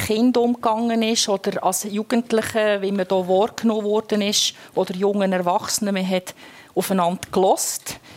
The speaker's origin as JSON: {"language": "German", "town": "Emmen", "region": "Lucerne", "country": "Switzerland", "tie": "born or raised there", "said": "Ich bin in Emmen aufgewachsen. Und ich komme aus einer Arbeiterfamilie."}